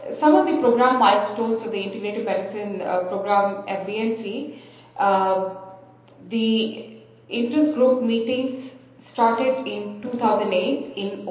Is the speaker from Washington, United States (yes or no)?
no; Boston, Massachusetts, United States; I'm from Boston.